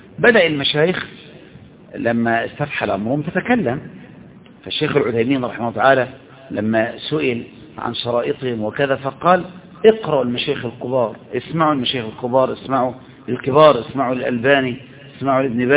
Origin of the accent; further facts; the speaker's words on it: Egypt; مثل ما ترى مثلا الواقع اللي حصل عندنا في مصر